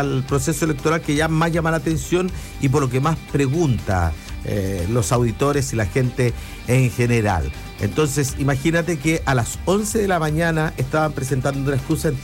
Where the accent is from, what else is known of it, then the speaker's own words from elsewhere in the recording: Chile; moved away; Yo no pago impuestos en Chile, si bien quiero mi país, me importa lo que pase en mi país